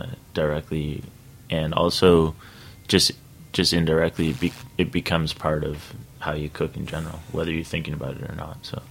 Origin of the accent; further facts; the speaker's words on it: Dartmouth, Nova Scotia, Canada; I grew up in Dartmouth, Nova Scotia, a small place up there above Maine